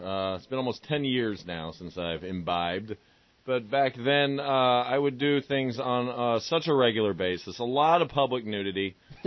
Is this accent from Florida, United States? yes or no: yes; Clearwater, Florida, United States; born there; I was born in Clearwater.